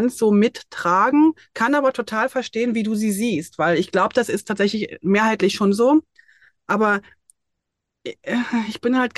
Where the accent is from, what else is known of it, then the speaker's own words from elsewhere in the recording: East Germany, Germany; bin auch aus dem Osten